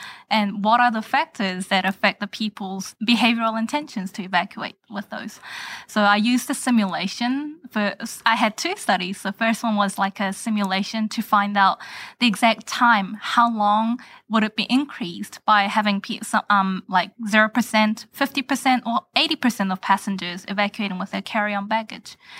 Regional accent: New Zealand; So I'm from Korea, but I was born and raised in New Zealand.

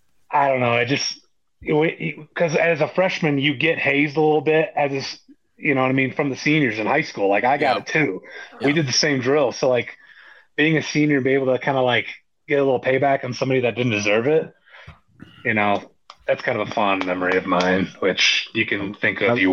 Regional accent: Iowa City, Iowa, United States; growing up, like right outside of Iowa City, growing up in Iowa City till I was in sixth grade, like Iowa football's king.

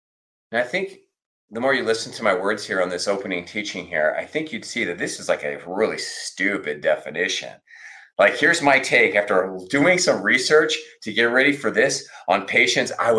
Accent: San Diego, California, United States; I grew up in San Diego and I know that surfers have at least 41 words for a wave.

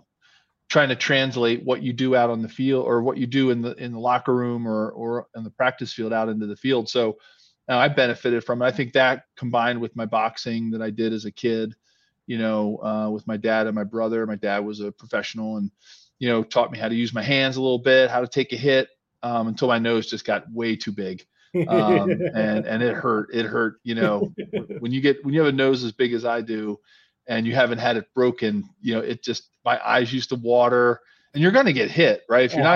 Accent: Philadelphia, Pennsylvania, United States; hour two away from where I grew up in Philly.

